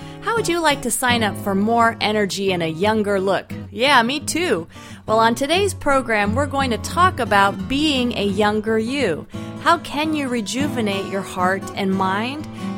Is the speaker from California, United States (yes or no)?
yes; Chula Vista, California, United States; I'm from Chula Vista, so I had a little bit of a drive this morning.